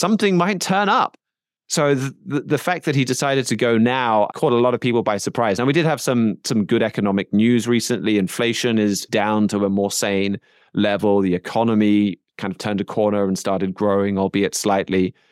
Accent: United Kingdom; sticks in my home country of the United Kingdom

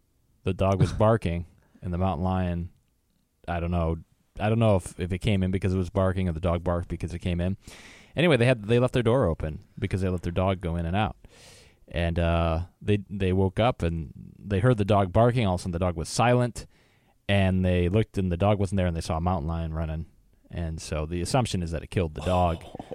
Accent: Wisconsin, United States; Well, like, I'm from Wisconsin, and the state animal is the badger.

